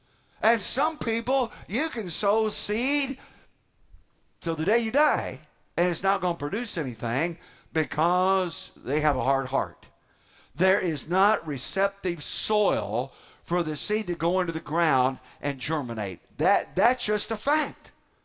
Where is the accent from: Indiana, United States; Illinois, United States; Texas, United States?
Indiana, United States; Now, I grew up in Indiana.